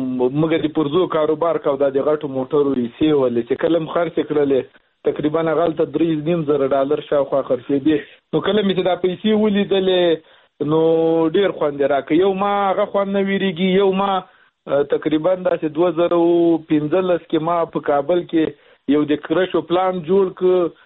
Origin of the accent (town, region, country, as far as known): Logar, Afghanistan